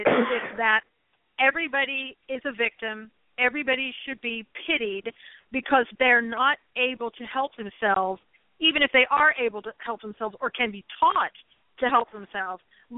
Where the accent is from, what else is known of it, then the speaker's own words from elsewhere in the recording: the South, United States; I grew up in the South, and I saw that, you know, a lot during my time in the South